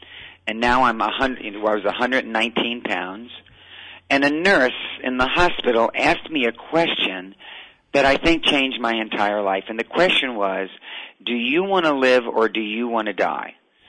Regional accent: New Orleans, Louisiana, United States; I was raised in New Orleans, Louisiana, where we ate a great deal of fried foods

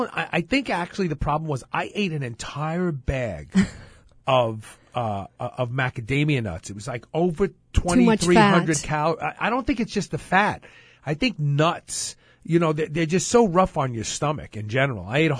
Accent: Brooklyn, New York, United States; Boy, growing up in Brooklyn really comes in handy.

